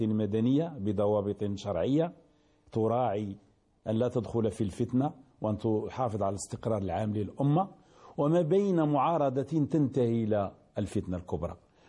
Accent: Baghdad, Baghdad Governorate, Iraq; ما زال زلزالها مستمرا عندنا في بغداد

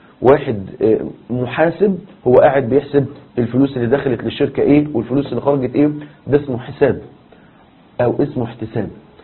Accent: Egypt; احنا عندنا في مصر

